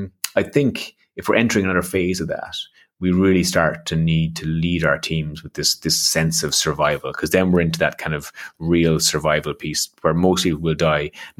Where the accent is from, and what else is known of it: Ireland